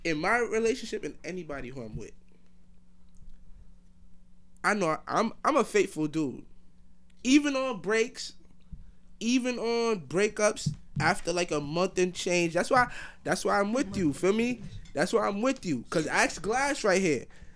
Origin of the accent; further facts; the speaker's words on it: Jamaica; As a Jamaican man, I take pride in my dancing. You feel me? I take pride in my dancing as a Jamaican man.